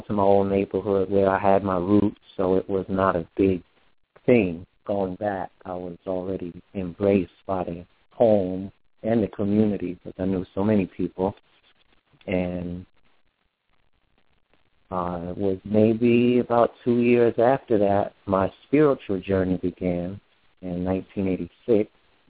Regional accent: Queens, New York, United States; I was born in Queens, New York, grew up in Corona, East Elmhurst.

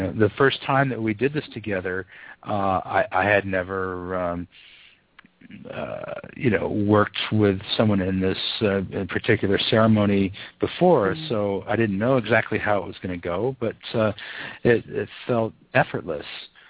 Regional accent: United States; you know, I'm just an American, you know, North American, you know, I've had a, you know, humble beginnings.

